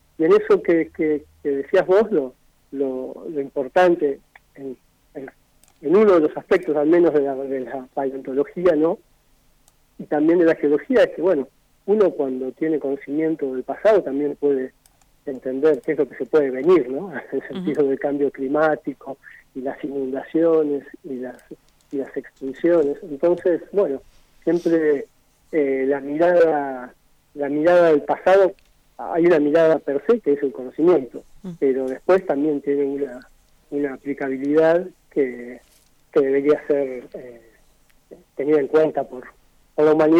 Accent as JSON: {"language": "Spanish", "town": "La Plata", "region": "Buenos Aires Province", "country": "Argentina", "said": "yo soy de La Plata, soy pincha"}